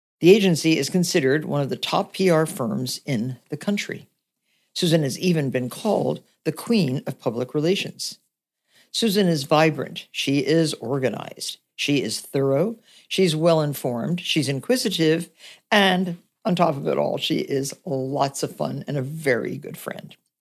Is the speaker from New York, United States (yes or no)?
no; Nutley, New Jersey, United States; I grew up in Nutley, New Jersey. So we're sort of like relatives that way.